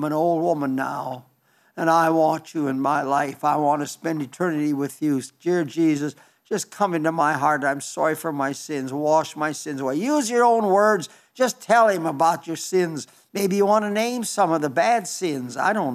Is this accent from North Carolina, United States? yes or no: no; South Dakota, United States; I come from Western South Dakota. Mount Rushmore doesn't move an inch.